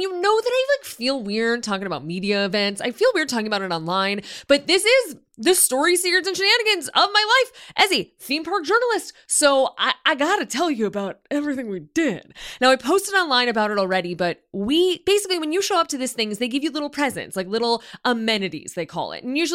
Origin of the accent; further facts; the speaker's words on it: Illinois, United States; I wasn't exposed to these things where I grew up in Illinois. I had never known about a seafood boil.